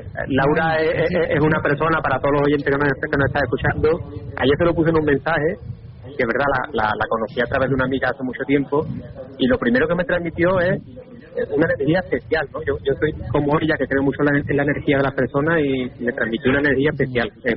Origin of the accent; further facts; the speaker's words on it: Seville, Andalusia, Spain; Sí, porque tiene una energía espectacular y yo soy de Sevilla.